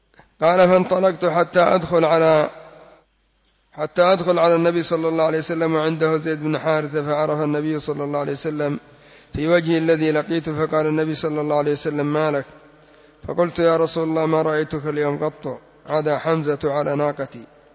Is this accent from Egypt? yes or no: no; Az-Za'akira, Hajjah, Yemen; هذه في قريتي التي تسمى الزعاكرة، أما لا جينا إلى قرية بني عمر وبني سعيد وقع بينهم أكثر من 70 مقتول